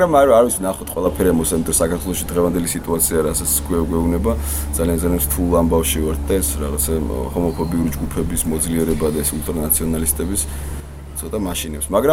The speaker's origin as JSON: {"language": "Georgian", "region": "Tbilisi", "country": "Georgia", "tie": "born or raised there", "said": "საქართველოში დაიბადე, გავიზარდე და ძალიან მიყვარს საქართველო და ნუ განსაკუთრებით თბილისი, იმიტომ რომ თბილისში დაამთავრე სკოლა, თბილისში მქონდა ჩემი პირველი ქორწილი, თბილისში გამიჩნდა ჩემი შვილი"}